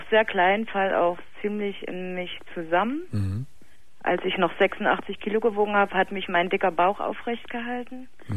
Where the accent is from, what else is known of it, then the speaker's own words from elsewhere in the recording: Thuringia, Germany; musste hier von Potsdam wieder zurück in meine Heimatstadt nach Thüringen